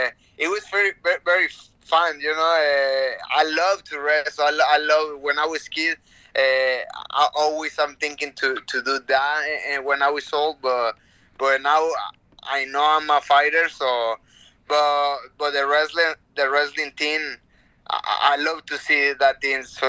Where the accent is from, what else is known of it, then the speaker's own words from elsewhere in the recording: Mexico; I'm from Mexico.